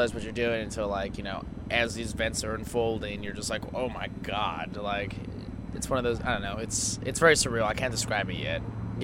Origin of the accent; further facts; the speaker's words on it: Anchorage, Alaska, United States; Anchorage, Alaska.